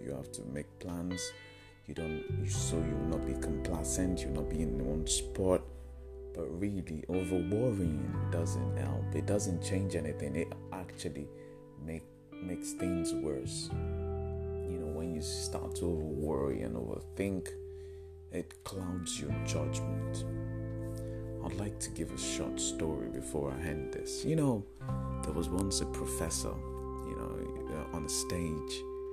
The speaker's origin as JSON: {"language": "English", "country": "Nigeria", "said": "To be honest, it's good being a Nigerian."}